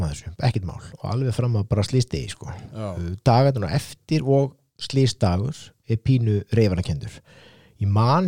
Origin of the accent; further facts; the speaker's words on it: Reykjavík, Capital Region, Iceland; ég náttúrulega alinn upp í Breiðholti ég alinn upp á þú veist, hérna, verkamannafjölskyldu sem hafði ekki mikið með handana